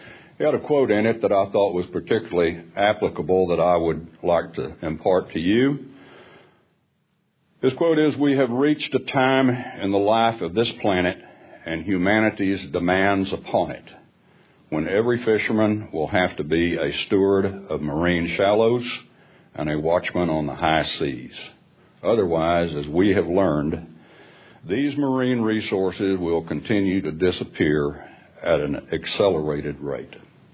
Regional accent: Corpus Christi, Texas, United States; I'm from Corpus Christi, Texas.

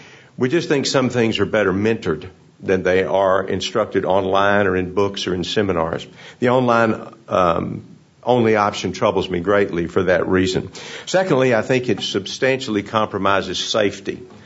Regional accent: Texas, United States; I grew up in Northeast Texas, still there.

